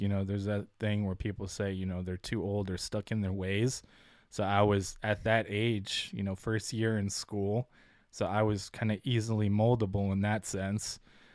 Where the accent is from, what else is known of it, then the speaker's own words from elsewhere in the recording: Ukraine; English is a second language; if I don't say I'm from Ukraine or speak Ukrainian, or people don't know my last name, obviously … is more of an Eastern European name, you're not necessarily going to know, you know, what part of the world I'm from.